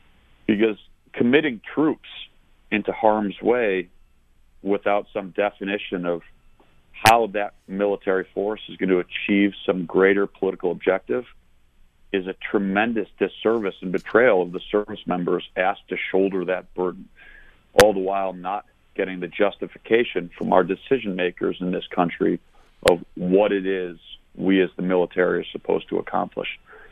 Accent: Buffalo, New York, United States; now in Richmond, United States; I grew up in Buffalo, and after Navy, I went on to serve 9 years in the Marine Corps as an infantry officer.

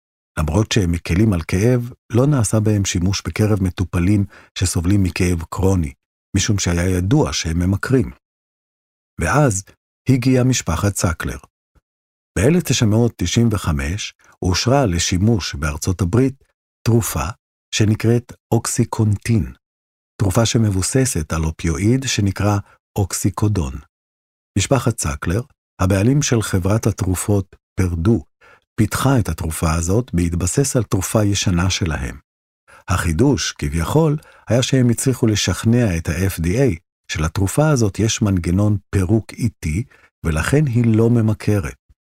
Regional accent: Magen, Southern District, Israel; moved away as an adult; now in Vancouver, Canada; אני במקור מקיבוץ מגן שבעוטף עזה, עכשיו אני גר בוונקובר.

